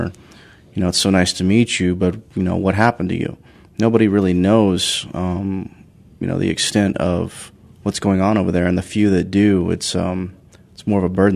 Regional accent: Arkansas, United States; I'm from Arkansas.

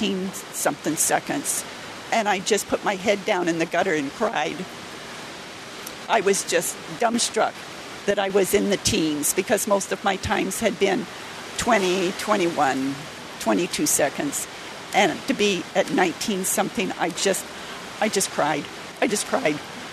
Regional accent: Walla Walla, Washington, United States; I'm 69 years old. I'm from Walla Walla, Washington.

